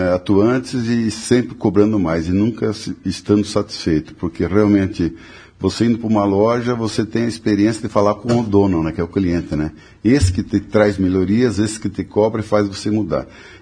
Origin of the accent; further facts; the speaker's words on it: Rio Grande do Sul, Brazil; born there; now in Paraná, Brazil; nós, como paranaenses que somos, de coração, porque eu nasci no Rio Grande, mas estou aqui há 57 anos